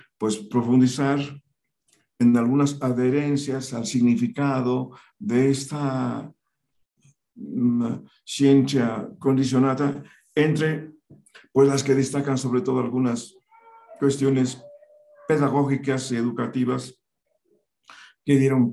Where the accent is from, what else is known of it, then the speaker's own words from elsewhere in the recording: Mexico; temas fundamentales que eran parte de nuestra formación como mexicanos.